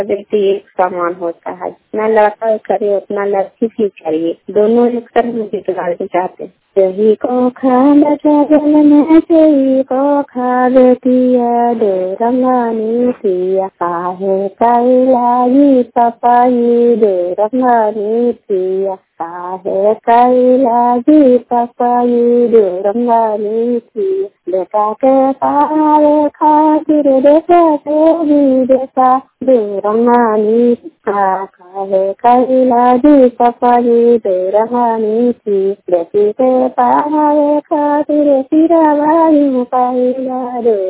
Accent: Kalyanpur, Bihar, India; है, घर कल्याणपुर वाले पंचायत देवी थाना चंडी जिला ललंगा के निवासी हूँ।

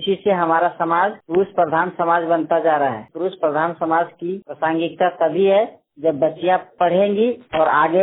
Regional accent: Ramgarh, Jharkhand, India; मैं रामगढ़ से हूँ।

